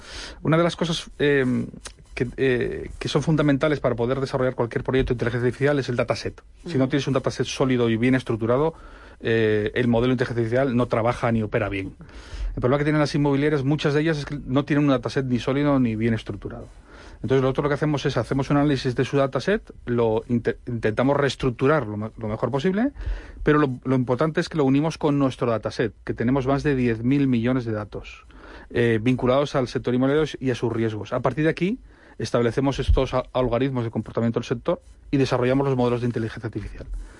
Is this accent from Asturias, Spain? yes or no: yes; Asturias, Spain; No, valenciano, yo soy asturiano. Yo soy asturiano.